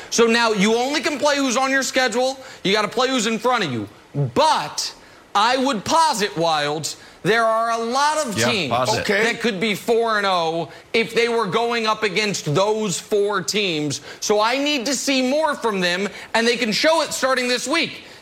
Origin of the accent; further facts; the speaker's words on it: Kansas City, Missouri, United States; And me, who's from Kansas City, picked the Kansas City Chiefs.